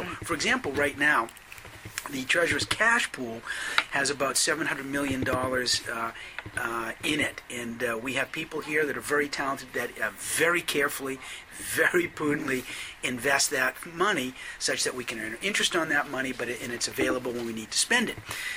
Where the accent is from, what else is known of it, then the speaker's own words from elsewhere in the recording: Waterville, United States; I'm cheap. I'm from Waterville. I grew up in Waterville. We're four generations there.